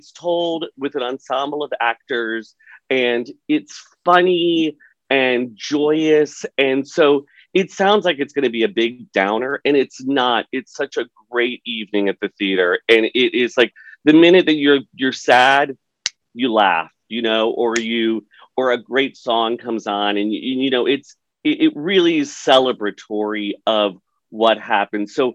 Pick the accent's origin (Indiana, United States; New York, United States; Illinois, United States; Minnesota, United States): New York, United States; New York City; being a New Yorker, and I'm sure people who live in DC, it becomes even more specific because it was in your own backyard